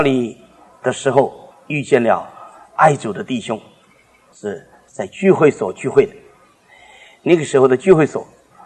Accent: China; 这是洋人的洋比喻啊，啊！我们中国人是说，何必因义而废食呢？

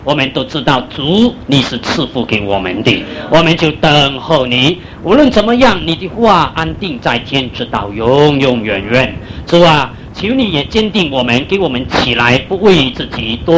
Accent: China; 我们中国人对这吸引好紧要噶

